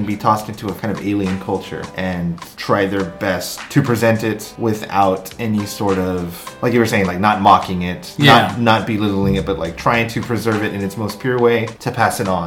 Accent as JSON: {"language": "English", "region": "Texas", "country": "United States", "said": "I'm from Texas."}